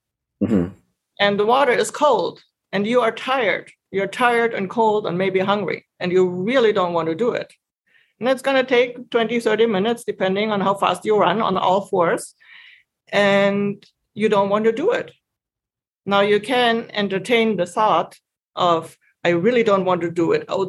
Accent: Germany; I grew up in Germany

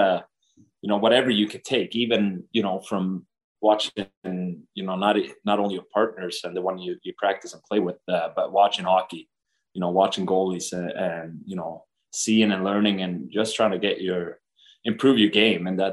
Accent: Sweden; But when I was younger, it was a lot tougher growing up in Sweden to follow the National League.

